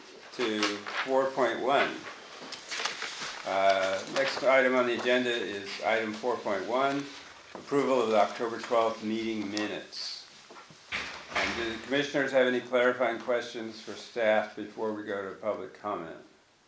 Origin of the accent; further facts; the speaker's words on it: Kansas, United States; I remember in Missouri, I don't know why, I grew up in Kansas